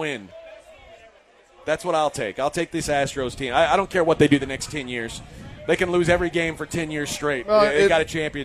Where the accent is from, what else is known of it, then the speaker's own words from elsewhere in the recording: Houston, Texas, United States; He'll never know what it's like growing up